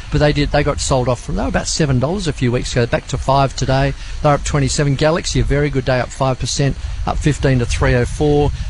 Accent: Western Australia, Australia; and I'm West Australian, so I've got to be happy about that.

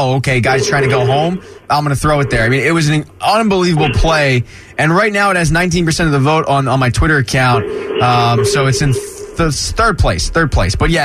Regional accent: Philadelphia, Pennsylvania, United States; You take it as a personal attack because you take it as I'm from Philadelphia.

